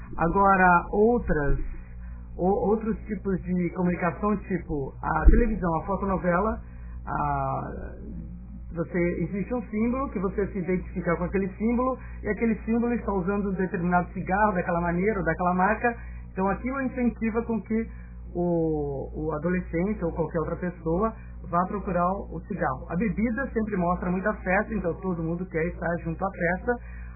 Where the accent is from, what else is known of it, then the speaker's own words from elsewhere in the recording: São Paulo, Brazil; Eu sou de São Paulo, mas trabalho aqui em Santos.